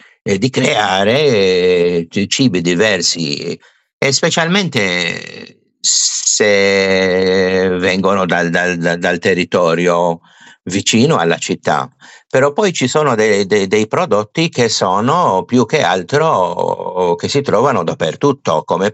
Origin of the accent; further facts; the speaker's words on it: Malta; Io vivo a Malta, veramente, sono maltese, in altre parole.